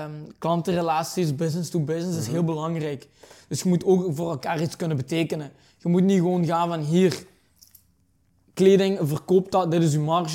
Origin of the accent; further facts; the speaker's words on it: Belgium; uit België.